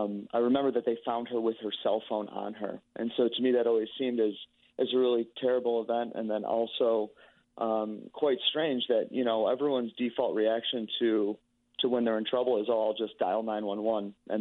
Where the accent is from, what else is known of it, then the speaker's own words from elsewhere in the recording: Geneva, Illinois, United States; So I grew up in Geneva, a suburb of Chicago, kind of an hour west. Went to school at NIU